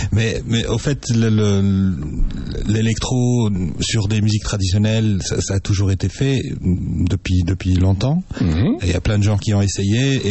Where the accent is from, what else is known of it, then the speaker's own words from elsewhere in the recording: Tunisia; Ouais, mais en tant que Tunisien, j'ai grandi en Tunisie, tu vois.